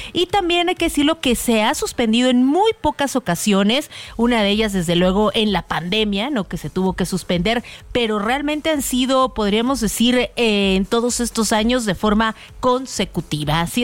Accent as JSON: {"language": "Spanish", "region": "Mexico City", "country": "Mexico", "said": "hay que celebrar como mexicanos, como capitalinos"}